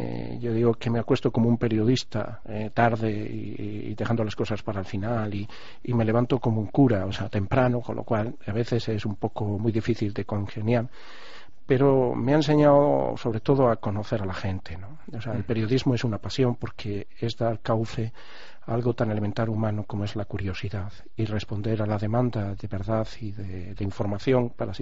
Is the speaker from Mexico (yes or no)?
no; Extremadura, Spain; mi historia personal pues tiene ese enlace con mi tierra. Yo soy hijo de un emigrante en Alemania, como era mucha gente en mi tierra, ¿no?